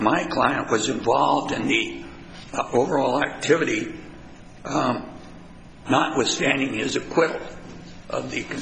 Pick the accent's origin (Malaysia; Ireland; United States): United States; Helena, Montana; I'm from Helena, Montana.